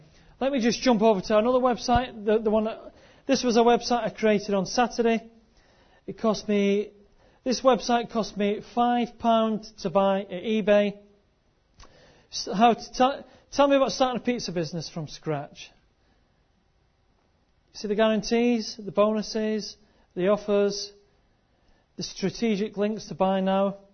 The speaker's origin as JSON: {"language": "English", "region": "Scotland", "country": "United Kingdom", "also_born_or_lived": "Lancashire", "lives_now": "England", "said": "because I'm talking in an accent, I came from Scotland and I live near Manchester, and I've worked in Lancashire, so there's a bit of a mishmash there."}